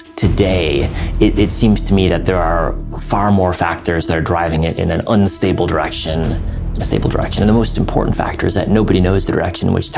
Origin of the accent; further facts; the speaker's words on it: Illinois, United States; Well, I grew up outside of Chicago and I was an undergraduate at Harvard and studied history